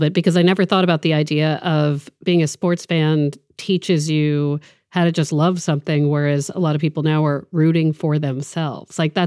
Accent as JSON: {"language": "English", "region": "Maryland", "country": "United States", "said": "I also root for the Orioles because I'm from Maryland"}